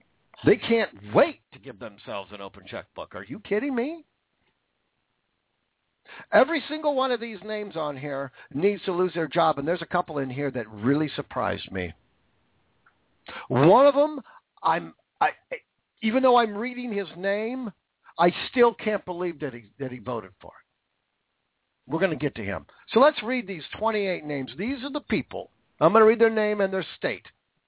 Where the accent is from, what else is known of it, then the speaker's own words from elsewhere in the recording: Washington, United States; David Reichert from my home state of Washington, fired.